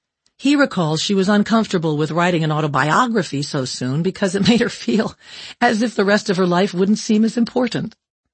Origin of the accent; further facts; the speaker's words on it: New York, United States; born there; I used to say I was born in Butte, Montana. I thought it sounded more glamorous than Western New York.